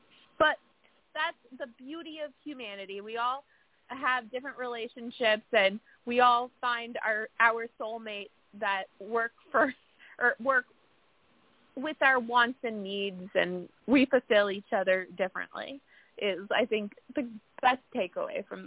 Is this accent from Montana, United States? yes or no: no; Florida, United States; I was born in Florida, always lived here.